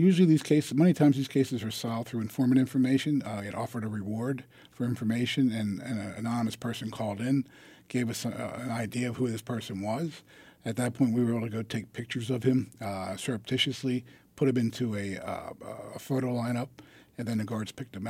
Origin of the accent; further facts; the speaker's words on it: Baltimore, Maryland, United States; And I grew up in Baltimore.